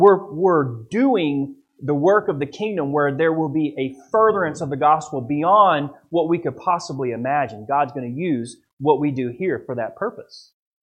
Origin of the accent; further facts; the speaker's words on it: Florida, United States; I'm from the South up in the Panhandle, and we actually have land there, which is rare.